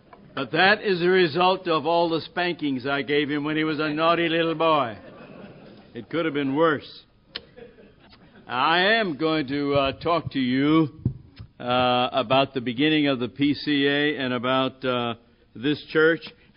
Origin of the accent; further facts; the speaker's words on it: Chicago, Illinois, United States; Well, you know I'm a Yankee from Chicago.